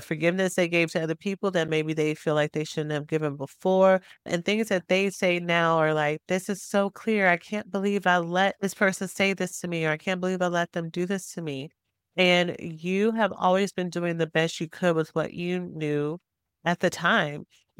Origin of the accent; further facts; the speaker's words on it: Houston, Texas, United States; But I was born and raised in Houston, Texas. It was everything that I knew.